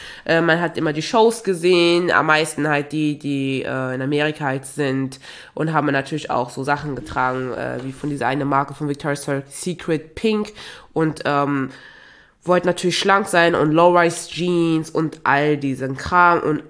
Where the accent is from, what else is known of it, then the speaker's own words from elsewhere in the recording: Togo; ich komme ja auch ursprünglich aus Togo